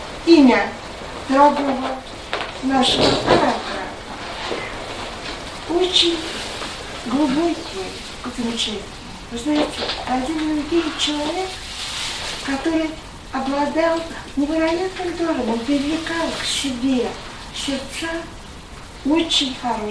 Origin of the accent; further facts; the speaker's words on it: Moscow, Russia; мы, которые выросли в основном в Москве